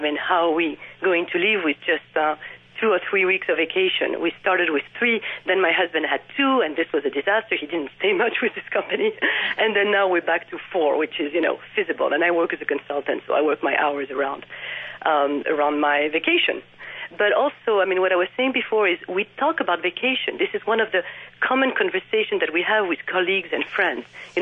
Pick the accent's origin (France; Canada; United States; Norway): France; the way we had as I grew up in France.